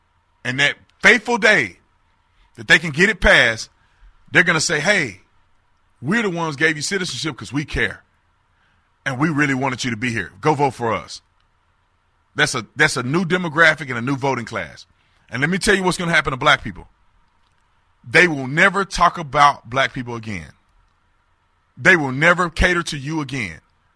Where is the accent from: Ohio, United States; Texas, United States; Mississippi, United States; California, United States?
Texas, United States; Eastwood; I grew up in Eastwood, Texas, a part of my life, not of my whole life. Gunshots every night.